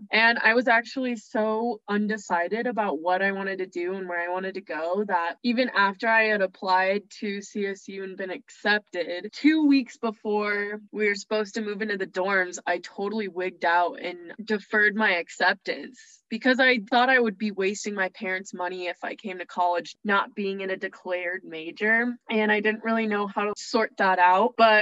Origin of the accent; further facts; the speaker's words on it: Evergreen, Colorado, United States; I'm from Evergreen, Colorado.